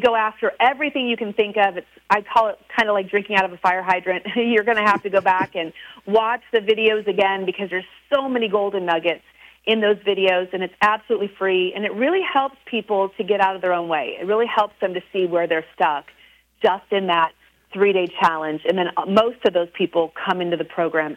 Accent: Midwest, United States; I come from the Midwest originally, and people didn't even know what Sweetest Day was

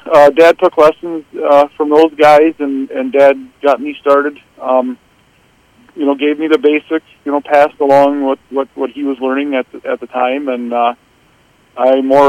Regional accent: Montgomery, Minnesota, United States; also born or lived in New Prague; now in Jackson, United States; Well, I was born in New Prague and, you know, raised in Montgomery, went to school there all through elementary, high school and that, and lived in Montgomery, New Prague area until 2003

